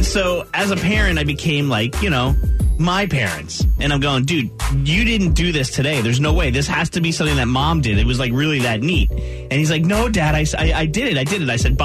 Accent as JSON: {"language": "English", "region": "New Jersey", "country": "United States", "tie": "born or raised there", "said": "I just went and saw the great Dr. Marco in Valentine, and I grew up with him in New Jersey, went to school together all the way through"}